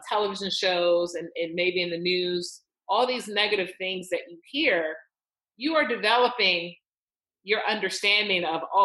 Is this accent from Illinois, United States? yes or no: yes; Chicago, Illinois, United States; I grew up in Chicago. I think I was protected from those incidents if and when they happened by my parents.